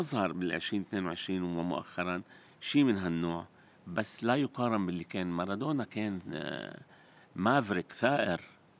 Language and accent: Arabic; Lebanon; moved away as an adult; also born or lived in United Arab Emirates; أول ما سافرت من لبنان أنا سافرت على الإمارات.